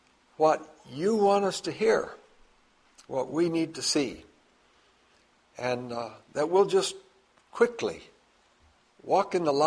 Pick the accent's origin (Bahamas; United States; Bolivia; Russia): Bolivia; It was in Bolivia. I was born and raised in Bolivia.